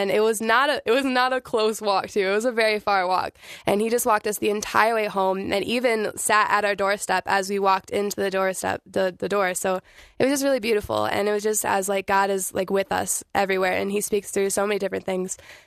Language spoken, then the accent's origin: English; Fort Wayne, Indiana, United States; I'm from Fort Wayne, Indiana, and I'm 18 years old.